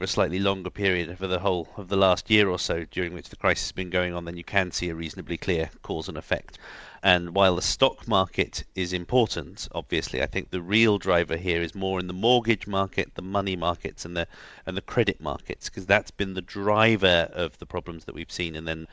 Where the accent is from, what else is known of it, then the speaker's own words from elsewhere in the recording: United Kingdom; my home country of Britain